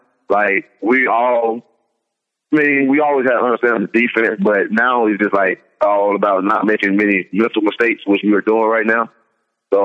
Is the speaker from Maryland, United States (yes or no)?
no; Mississippi, United States; Well, growing up in Mississippi, we really had nothing to do but play football or basketball, so I started around the age of 6, I think.